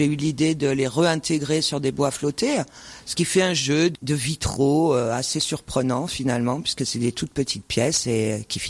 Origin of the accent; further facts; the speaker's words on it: Normandy, France; now in Digne-les-Bains, France; D'ici, mais je suis pas née ici, je suis une petite Normande qui est arrivée dans les Alpes de Haute-Provence il y a bien longtemps et je pense que ben maintenant c'est un peu mon pays.